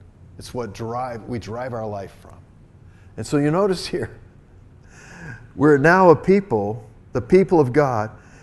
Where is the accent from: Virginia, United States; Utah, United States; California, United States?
Virginia, United States; born there; I was born in Virginia. I was a Virginian. I'm not a Virginian. I'm a Christian that came from Virginia.